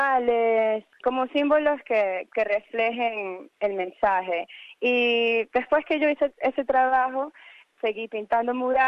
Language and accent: Spanish; Venezuela; now in Sydney, Australia; Estoy muy influenciada por el arte folclórica de mi país, de Venezuela, de mi país de origen.